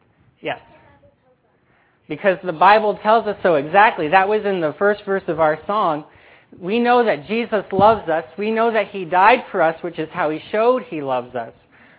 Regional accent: Cuyahoga Falls, Ohio, United States; I come from Cuyahoga Falls

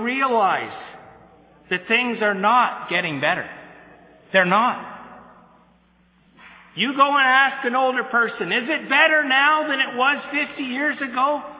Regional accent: Ottawa, Ontario, Canada; when I was a little boy growing up in Ottawa.

